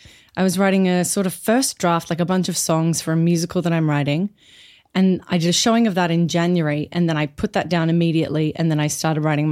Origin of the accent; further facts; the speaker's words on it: Brisbane, Queensland, Australia; now in Perth, Australia; I'm from Brisbane mostly.